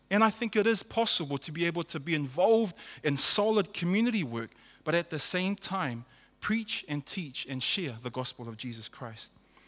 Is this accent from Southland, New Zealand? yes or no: no; Auckland, New Zealand; also born or lived in Samoa; I was born in Samoa, and my family moved to New Zealand in 1981. I was raised in the capital city of the universe, Mangere in South Auckland.